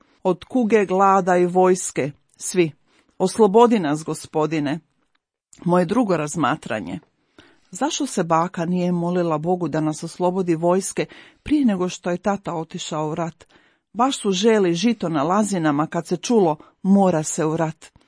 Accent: Slavonia, Croatia; mi smo oboje iz Slavonije odrastanjem

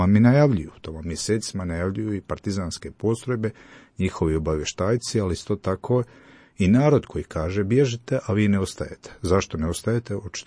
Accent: Široki Brijeg, Federation of Bosnia and Herzegovina, Bosnia & Herzegovina; also born or lived in Mostar; dolazim iz Širokog Brijega, rođen sam u Mostaru, osnovnu školu i gimnaziju fra Dominika Mandića završio sam na Širokom Brijegu.

